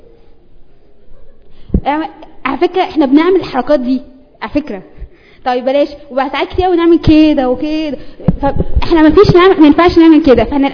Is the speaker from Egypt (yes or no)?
yes; Egypt; طيب مين من القاده عندنا في مصر كان بيقعد كده